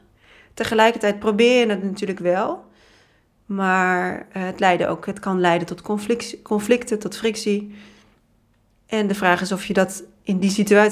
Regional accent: Groningen, Netherlands; En we zijn samen opgegroeid in een heel klein dorpje in Noord-Groningen. Dat dorpje bestond uit één straat met een café, een voetbalveld en een kroeg.

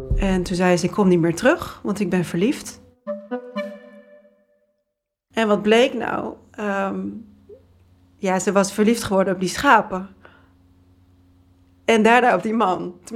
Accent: Groningen, Netherlands; En we zijn samen opgegroeid in een heel klein dorpje in Noord-Groningen. Dat dorpje bestond uit één straat met een café, een voetbalveld en een kroeg.

